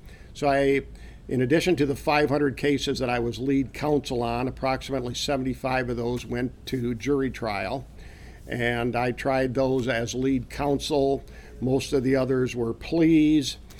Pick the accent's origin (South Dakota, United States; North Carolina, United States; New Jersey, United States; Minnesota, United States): South Dakota, United States; Harriet; I was born in Mobridge and raised in Harriet. My parents were still alive and living in Harriet, and I wanted to return to that area, and that's what I did.